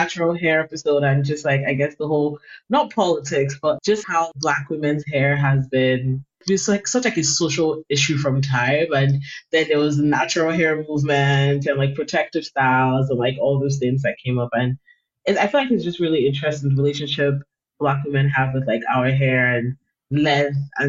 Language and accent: English; Imo, Nigeria; I'm from Imo.